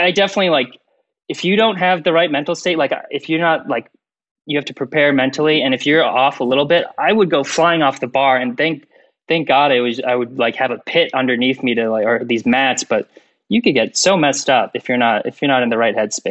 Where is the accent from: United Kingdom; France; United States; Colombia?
United States; Chicago, Illinois; born there; also born or lived in Germany / Washington State / Minnesota / Michigan; I was born in Chicago, moved to Germany, Washington State, Minnesota, Washington State again, and then finally Michigan. So all over the place.